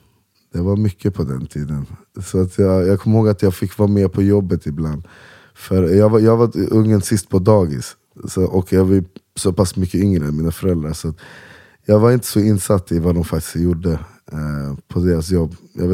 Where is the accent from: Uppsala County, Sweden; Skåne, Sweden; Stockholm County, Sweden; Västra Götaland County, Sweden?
Uppsala County, Sweden; Uppsala; vi snackade italienska. Men min mamma var mån om att vi skulle ha bra svenska. Det är inte konstigt eftersom vi är födda i Sverige